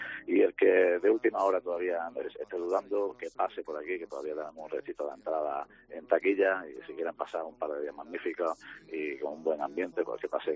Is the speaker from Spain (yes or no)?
yes; Granada, Andalusia, Spain; al final somos de Granada y queremos pues, promocionar nuestra tierra